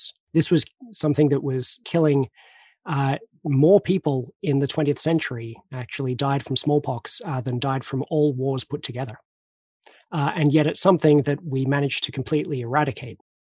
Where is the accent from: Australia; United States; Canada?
Australia; So I'm Australian. I was born 1979